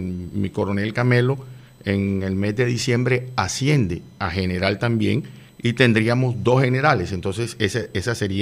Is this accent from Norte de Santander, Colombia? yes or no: no; Barranquilla, Atlántico, Colombia; lo importante que es para nosotros como costeños, como barranquilleros, el 7 acá en Barranquilla